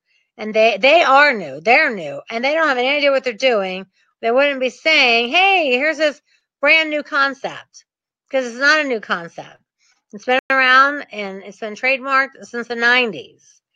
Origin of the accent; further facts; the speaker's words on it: Midwest, United States; I was raised in the Midwest, like grow up, get a job at a factory, put in 40 years, get married and have kids, and retire.